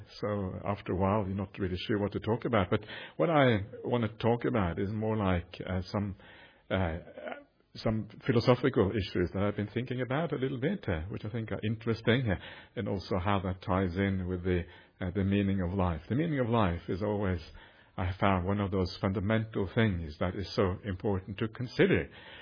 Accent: Norway; now in Australia; I'm actually an Aussie citizen now as well, so I'm kind of I call myself Auswegian, half Aussie, half Norwegian.

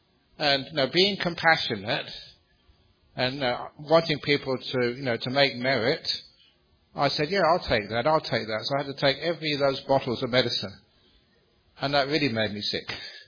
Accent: Acton, London, United Kingdom; When I was a young boy, growing up in Acton, in the West London, a poor part of that place, because most of my friends were migrants. My father was very poor, legitimately poor.

